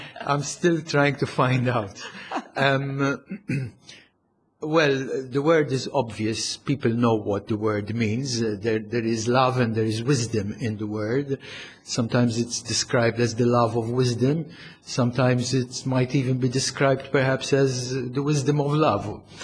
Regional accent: Valletta, South Eastern Region, Malta; I was born in Valletta. In 1954, way back. Valletta was a totally different city then. So I grew up in the Valletta of the 60s and the 70s.

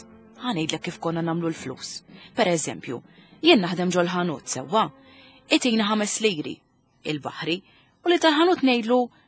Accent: Kalkara, South Eastern Region, Malta; Jien pereżempju ta' 17 ġejta hawn isfel. Jien mill-Kalkara.

